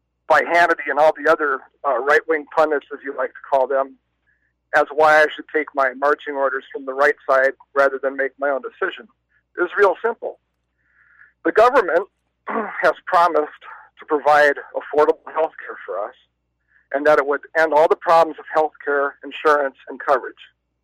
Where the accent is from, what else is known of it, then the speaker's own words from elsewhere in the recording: Weston, United States; Good morning, Tom. I'm from Weston.